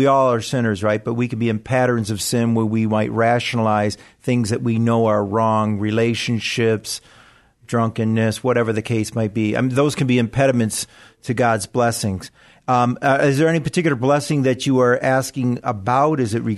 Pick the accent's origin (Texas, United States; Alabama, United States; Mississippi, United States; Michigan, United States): Michigan, United States; Detroit; I'm from Detroit myself, so.